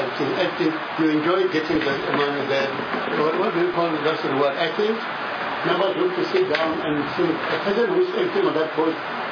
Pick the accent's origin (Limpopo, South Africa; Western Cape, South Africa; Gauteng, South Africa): Limpopo, South Africa; I'm from Limpopo, mind you.